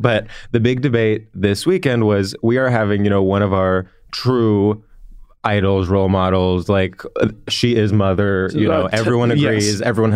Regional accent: Greece; I grew up in Greece. My family is Greek.

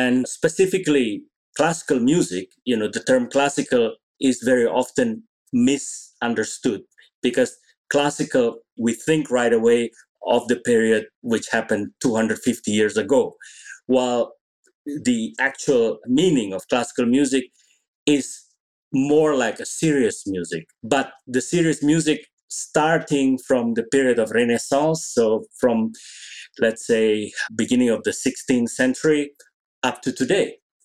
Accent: Indonesia; I grew up in Indonesia.

